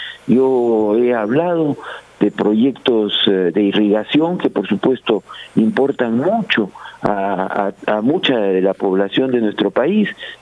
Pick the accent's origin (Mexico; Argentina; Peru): Peru; Y entonces yo le pongo un sentido de urgencia a toda esta situación como peruano.